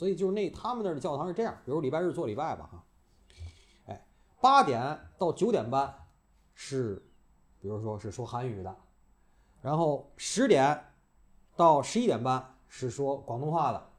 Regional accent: South Korea; 然后咱们韩国人真是，就是你要是不信我这个，我就不帮你

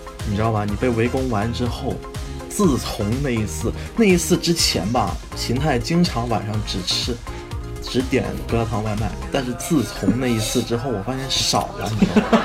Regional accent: Guangzhou, Guangdong, China; 我身为一个广州人是吧？这边这么潮湿

